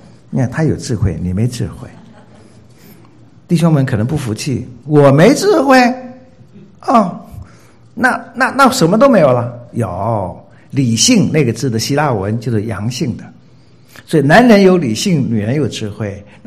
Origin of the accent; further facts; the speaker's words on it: Taiwan; 我们繁体字版都是直排的，我们台湾人读圣经都是直的读的